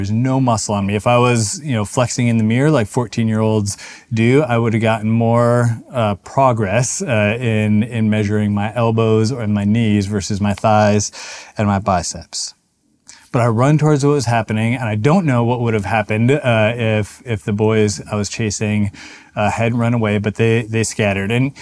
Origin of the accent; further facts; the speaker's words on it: Minnesota, United States; I grew up in Minnesota, we lived outside a small town in Minnesota, and I went to the school in town